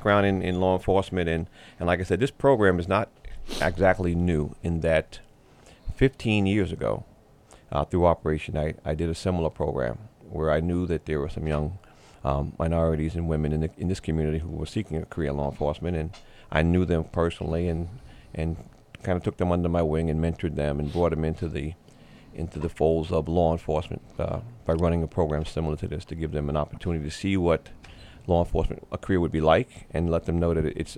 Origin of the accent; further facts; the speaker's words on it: Staten Island, New York, United States; No, I grew up in Staten Island, New York.